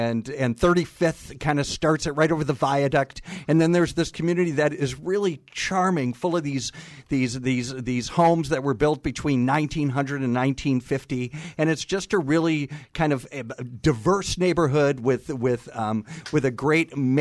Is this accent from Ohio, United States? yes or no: no; Milwaukee, Wisconsin, United States; I was born and raised in Milwaukee on the east side